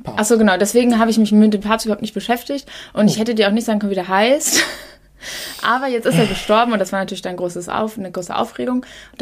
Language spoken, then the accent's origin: German; Northern Germany, Germany; als Norddeutscher, ich bin jetzt so halb Atheistin, ich würde schon sagen, dass ich Atheistin bin